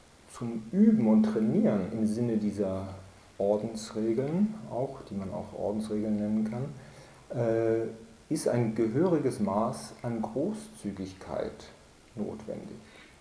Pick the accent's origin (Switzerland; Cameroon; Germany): Germany; Bonn, North Rhine-Westphalia; aber ich kenne das aus der Heimat, wo ich herkomme, im Rheinland, da in Bonn, da gibt es dann so verwilderte Gärten